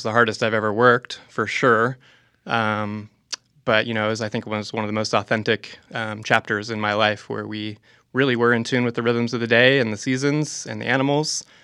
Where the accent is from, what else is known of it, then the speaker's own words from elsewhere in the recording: United States; Well, I grew up outside of Washington, D.C. in a big urban and suburban environment, pretty far away from the farm world.